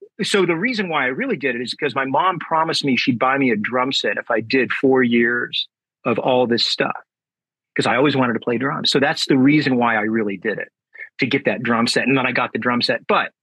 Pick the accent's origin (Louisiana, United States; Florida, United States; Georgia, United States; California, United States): California, United States; San Diego; And I guess it was just kind of part of growing up in San Diego and Southern California, lots of just stuff that we were exposed to.